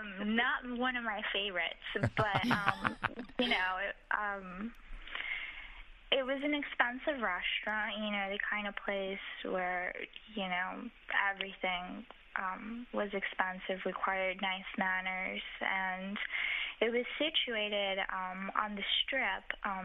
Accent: El Paso, Texas, United States; also born or lived in Chihuahua; No, I was actually born in Chihuahua, but I grew up in El Paso.

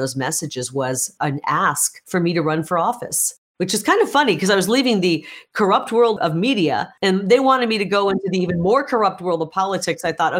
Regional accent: Iowa, United States; now in Arizona, United States; I grew up in Iowa, the youngest of nine kids, and had to work hard for everything I had.

